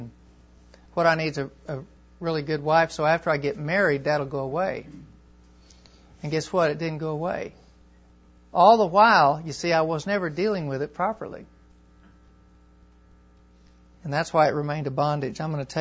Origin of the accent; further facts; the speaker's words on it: Tulsa, Oklahoma, United States; I grew up in Tulsa